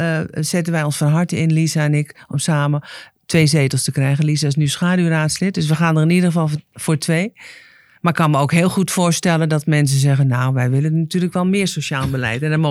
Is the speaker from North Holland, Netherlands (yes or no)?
yes; Zandvoort, North Holland, Netherlands; Ik ben geboren en getogen in Zandvoort, in Oud-Noord. Mijn ouders gingen van school uit meteen aan het werk. Maar ik kreeg als eerste in de familie kans om te gaan studeren. Buiten Zandvoort, natuurlijk. Om daarna snel weer terug te keren en ik heb hier altijd gewoond.